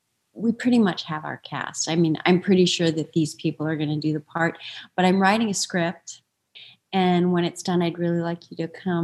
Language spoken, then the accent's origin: English; Northfield, Illinois, United States; I'm from just outside of Chicago. So Northfield and, you know, all these different places where he shot